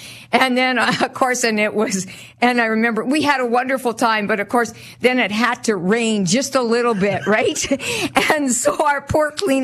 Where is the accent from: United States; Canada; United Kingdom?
Canada; Bethune, Saskatchewan; Well, I grew up in a small town. So I went to school at Bethune, Bethune, Saska